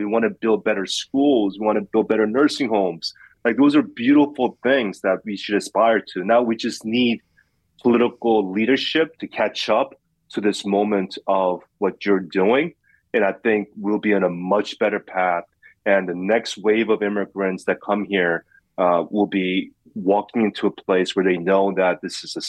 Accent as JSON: {"language": "English", "town": "Queens", "region": "New York", "country": "United States", "tie": "born or raised there", "said": "I grew up in Queens. This is my hometown"}